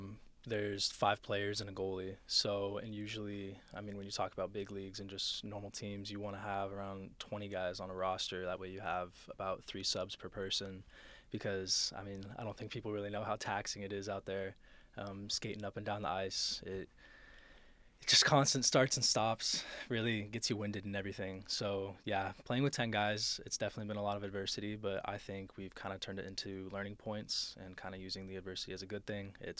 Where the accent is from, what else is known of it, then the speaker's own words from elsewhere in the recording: Arizona, United States; I'm originally from Arizona. So I'm kind of used to playing hockey in a place where it's not really, like, known for the sport.